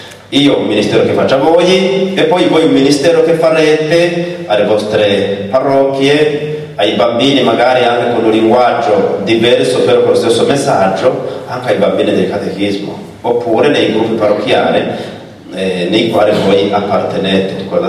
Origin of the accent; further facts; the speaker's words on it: Burundi; Italian is a second language; Il mondo che conosco, io vengo dal Burundi, più o meno anche in tutta l'Africa.